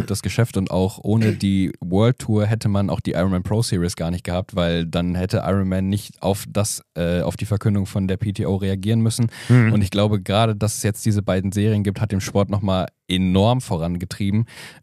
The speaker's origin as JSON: {"language": "German", "region": "North Rhine-Westphalia", "country": "Germany", "said": "ich komme ja auch aus dem Ruhrgebiet"}